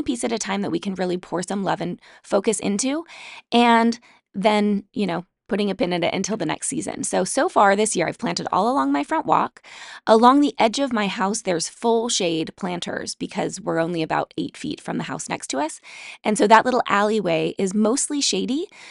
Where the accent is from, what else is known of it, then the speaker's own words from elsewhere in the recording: Salt Lake City, Utah, United States; I grew up in Salt Lake City in a really conservative religion, in a very modest and pure purity-related culture